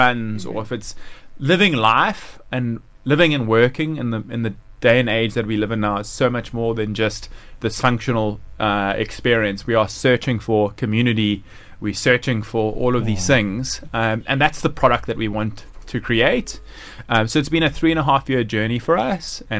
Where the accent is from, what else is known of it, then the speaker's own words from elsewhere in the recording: Durban, KwaZulu-Natal, South Africa; And so growing up in Durban, I had the good fortune of really having a beautiful relationship with my late dad